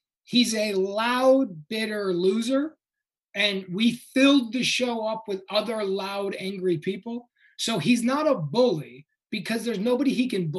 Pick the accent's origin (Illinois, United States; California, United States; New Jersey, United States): Illinois, United States; You know, I grew up outside Chicago